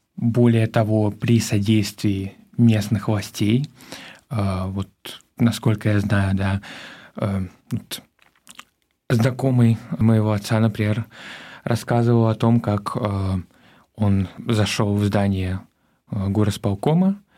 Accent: Donetsk, Donetsk Oblast, Ukraine; born there; Меня привело в эту студию то, что я уроженец города Донецк.

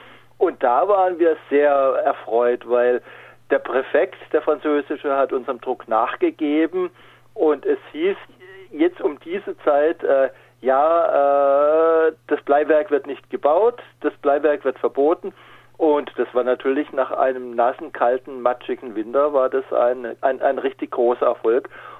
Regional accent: Baden-Württemberg, Germany; accent: Alemannic; habe ja damals erst in Tening gewohnt, später in Riegel. Also ich komme aus dem Kaiserstuhl, ich komme aus der Region. Ich konnte Alemannisch sprechen

